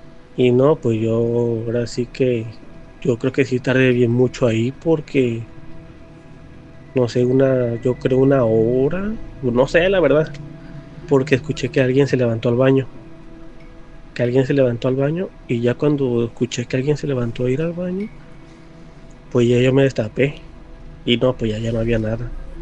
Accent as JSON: {"language": "Spanish", "town": "Ciudad Guzmán", "region": "Jalisco", "country": "Mexico", "tie": "born or raised there", "moved": "yes", "lives_now": "Oregon, United States", "said": "acá desde Oregon, acá en USA. Les quiero relatar algo que me sucedió. Mi infancia la viví allá en Ciudad Guzmán, Jalisco."}